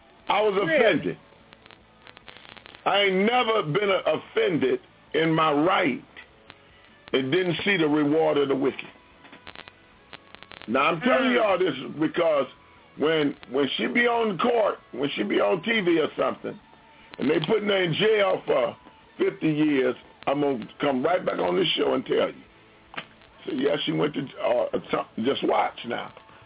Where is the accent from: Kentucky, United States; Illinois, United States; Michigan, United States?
Illinois, United States; Chicago; I know this lawyer don't know I'm from the west side of Chicago. She don't know that I'm from Al Capone's neighborhood.